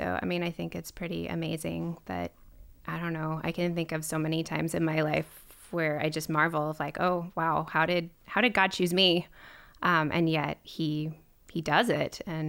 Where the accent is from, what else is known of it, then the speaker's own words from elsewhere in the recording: Minnesota, United States; I would claim I'm from Minnesota. I moved around a lot as a kid because I was a corporate brat and my dad would get transferred.